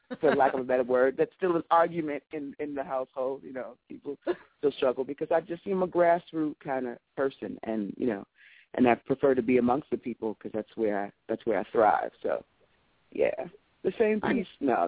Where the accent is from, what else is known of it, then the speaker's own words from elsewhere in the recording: New York City, New York, United States; I'm a New Yorker. I'm a diehard New Yorker, so I refuse to not be able to ever walk down the streets.